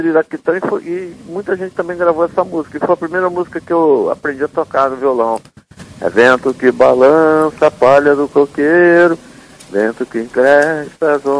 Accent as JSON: {"language": "Portuguese", "region": "Bahia", "country": "Brazil", "tie": "born or raised there", "said": "Bonfim de Juazeiro foi onde eu fui criado, né? Minha família é da minha avó, toda vez de Morro do Chapéu, IVC, Terra do Feijão lá."}